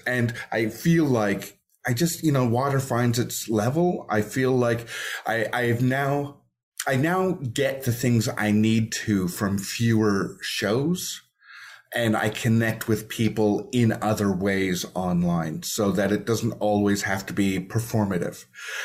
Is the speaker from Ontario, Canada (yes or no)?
yes; Toronto, Ontario, Canada; I did it in my hometown, which Toronto, and that was lovely.